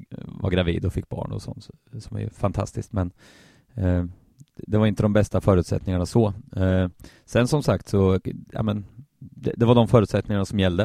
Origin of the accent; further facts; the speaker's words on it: Linköping, Östergötland, Sweden; förutom när jag var juniortränare någon gång eller för något pojklag hemma i Linköping